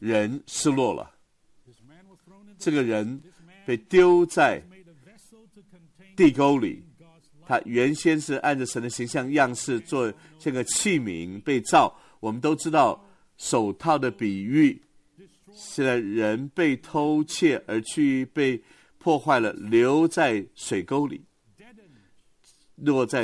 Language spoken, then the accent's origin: Chinese; Los Angeles, California, United States; 我是从天使之城来的，洛杉矶 Los Angeles 就是天使之城而来。